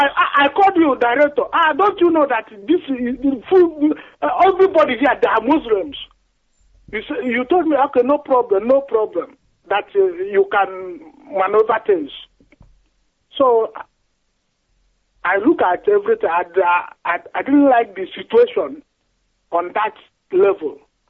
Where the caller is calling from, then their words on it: Gothenburg, Västra Götaland, Sweden; I'm calling from Sweden, Gothenburg.